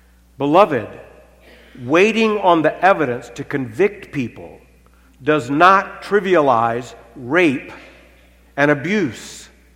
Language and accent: English; Arkansas, United States; But then I'm from Arkansas, so you can doubt that.